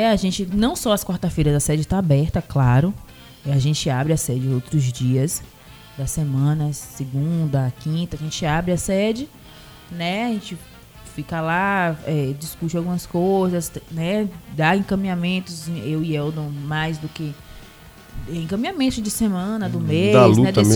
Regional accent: Santa Mônica, Bahia, Brazil; Eu sou de Santa Mônica, nasci em Santa Mônica, mas moro há 8 anos em Sussuarana.

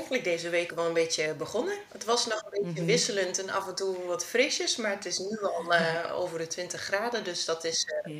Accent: East Netherlands, Netherlands; Nederland kom ik uit het oosten. Misschien hoor je dat niet aan mijn accent. Nederlandse luisteraars zullen het wel, denk ik, meteen horen.

